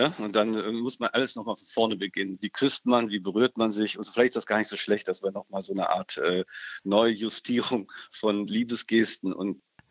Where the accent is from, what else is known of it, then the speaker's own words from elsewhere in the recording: North Rhine-Westphalia, Germany; now in Berlin, Germany; ich komme ja hier aus der Nähe von Köln ursprünglich